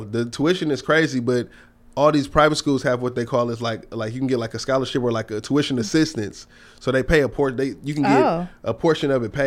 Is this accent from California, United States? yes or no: yes; Oakland, California, United States; also born or lived in Berkeley; You know, I'm from West Oakland. I'm from 18th Street.